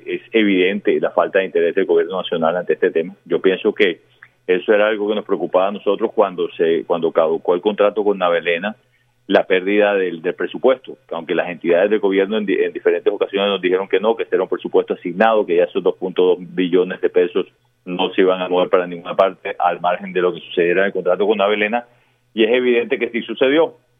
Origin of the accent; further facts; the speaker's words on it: Barranquilla, Atlántico, Colombia; inclusive para nosotros como barranquilleros, que al final del día terminamos absorbiendo ese sobrecosto